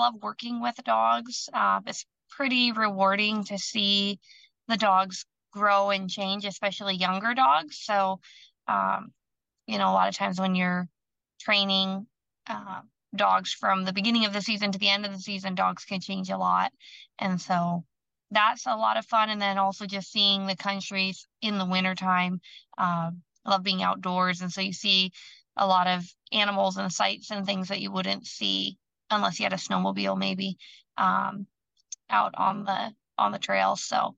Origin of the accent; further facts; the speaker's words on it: Idaho, United States; But back when I was 9, growing up in Northern Idaho